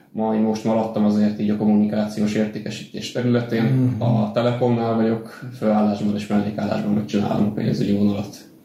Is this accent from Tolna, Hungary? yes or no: yes; Lengyel, Tolna, Hungary; Hát egy tanyán születtem. Itt a környéken egy falu mellett, Lengyel mellett.